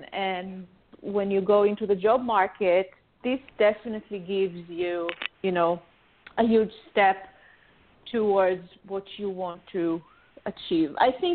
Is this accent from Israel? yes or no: yes; Israel; I didn't grow up here. I grew up in Israel.